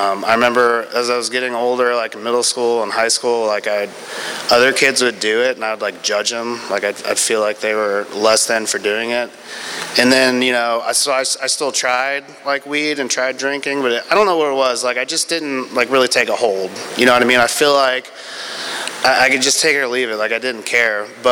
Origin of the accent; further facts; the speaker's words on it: Tampa, Florida, United States; I grew up in Tampa, just like Tyler.